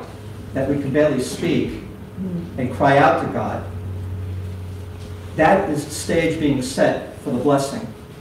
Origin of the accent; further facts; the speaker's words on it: Queens Village, New York, United States; Growing up in Queens Village, my grandfather had a home.